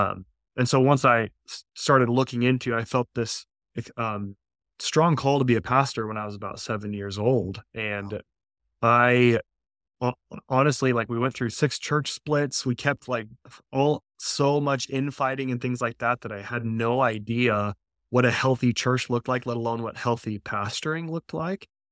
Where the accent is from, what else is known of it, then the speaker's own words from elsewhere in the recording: Nampa, Idaho, United States; So, I was raised in Nampa, Idaho, which was super rural at the time. Idaho has just exploded since I was born.